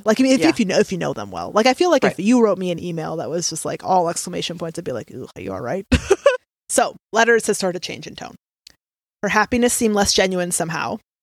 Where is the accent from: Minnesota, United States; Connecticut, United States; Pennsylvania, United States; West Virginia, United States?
Minnesota, United States; I'm just, you know, we're from Minnesota. We do the best we can.